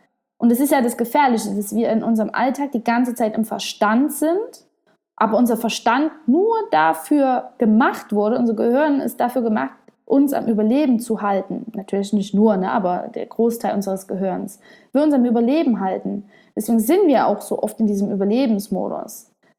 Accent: Germany; now in Spain; Ich bin ja deutsch, ich bin in Deutschland aufgewachsen, aber ich bin dann eben ganz, ganz viel gereist, lebe jetzt auch in Spanien.

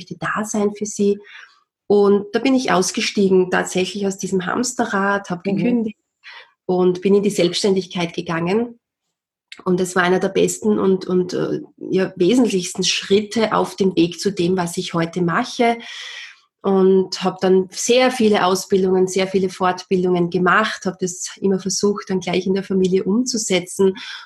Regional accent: Austria; bei uns in Österreich

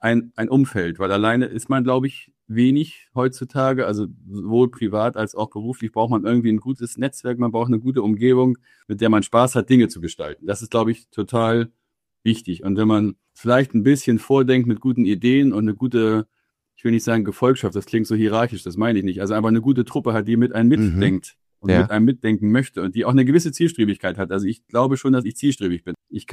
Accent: Schleswig-Holstein, Germany; Ich bin an der Ostsee groß geworden, 2-3 Kilometer weg von der Kieler Förde

